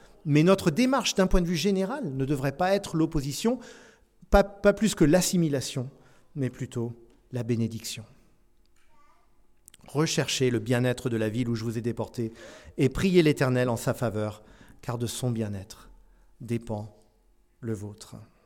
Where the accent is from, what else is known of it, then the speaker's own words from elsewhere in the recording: France; also born or lived in United States; Je suis français et américain depuis ma naissance, j'ai les deux passeports. Mais quand je vais aux États-Unis, je ne suis pas totalement de là-bas. Le contraire est un peu moins vrai, car j'ai ici, parce que j'ai vécu la grande majorité de ma vie en France